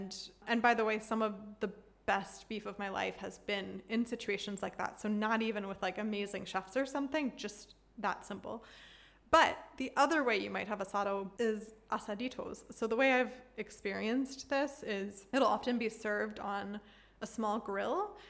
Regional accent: Philadelphia, Pennsylvania, United States; moved away as an adult; One of the things that's been the hardest itch to scratch living abroad is we're from the Northeast. We're from Philly, which has an amazing style of pizza.

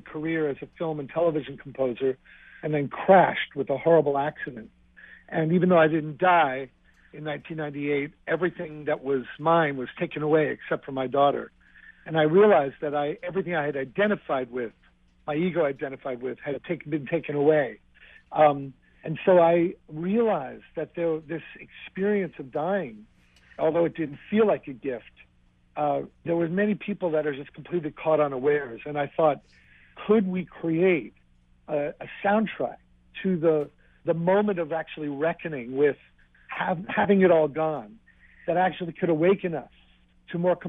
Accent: New York, United States; I grew up in New York in a dysfunctional, loving family, but needed space for myself.

